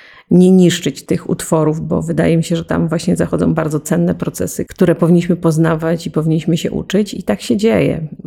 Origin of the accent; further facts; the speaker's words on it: Olkusz, Lesser Poland, Poland; ja akurat pochodzę z Olkusza